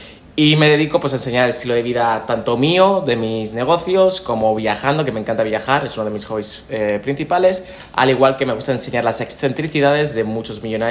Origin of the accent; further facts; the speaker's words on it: Spain; soy básicamente español, emprendedor de 28 años a día de hoy.